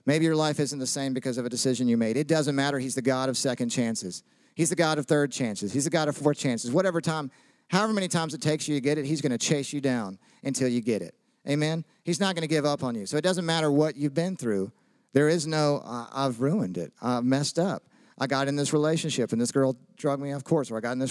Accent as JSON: {"language": "English", "region": "the South", "country": "United States", "said": "I'm from the South. And so in the Southern church, they don't stab you in the back."}